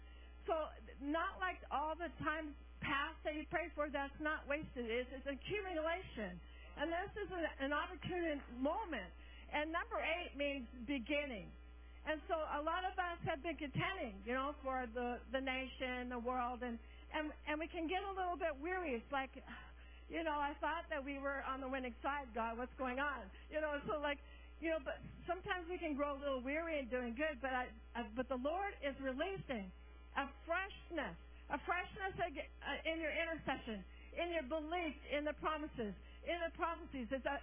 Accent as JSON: {"language": "English", "town": "Portland", "country": "United States", "said": "Okay, it's cold, all right. But, you know, hey, we're from Portland, and I don't think it's that bad."}